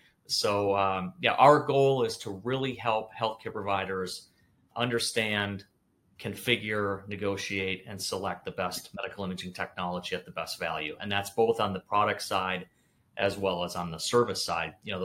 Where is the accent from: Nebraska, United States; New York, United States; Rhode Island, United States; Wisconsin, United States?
Wisconsin, United States; Waukesha; I was born and raised in Waukesha, Wisconsin, so a medium-sized suburb west of Milwaukee, and then went to school, University of Wisconsin, Madison, studied business